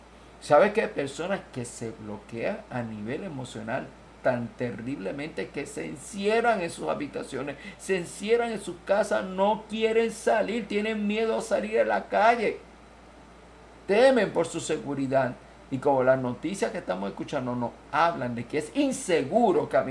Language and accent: Spanish; Puerto Rico; yo soy Puerto Rico.